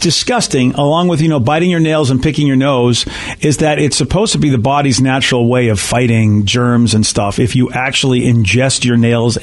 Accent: Boston, Massachusetts, United States; growing up in the Boston area, home of Dunkin' Donuts

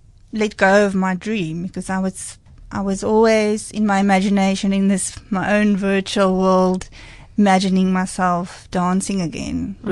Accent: Stellenbosch, Western Cape, South Africa; I was interested in wine growing up in Stellenbosch

